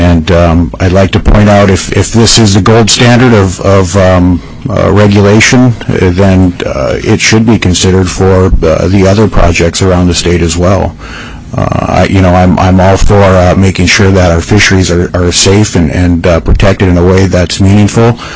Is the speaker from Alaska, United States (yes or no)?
yes; Naknek, Alaska, United States; I am a fourth generation commercial fisherman in Bristol Bay. I was born and raised in Naknek, Alaska.